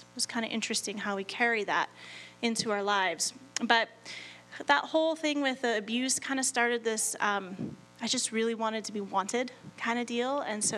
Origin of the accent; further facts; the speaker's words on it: Olympia, Washington, United States; born there; So I was born down in Washington, and my mom, she got married because she was pregnant, and then got divorced because she probably should never got married. And it was a really ugly divorce, like to the point where I think we left Olympia when I was 3